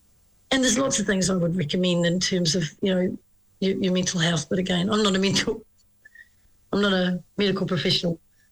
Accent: Taupo, Waikato, New Zealand; I was on holiday in, with mum and dad in Taupo, my hometown.

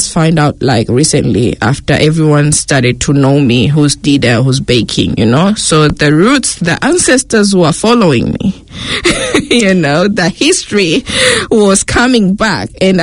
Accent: Zanzibar, Tanzania; God is everything to me. Born and raised in Zanzibar. You gotta check that island.

